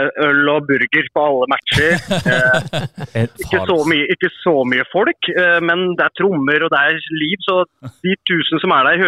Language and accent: Norwegian; Sarpsborg, Østfold, Norway; Jeg er fotballspiller opprinnelig fra Sarpsborg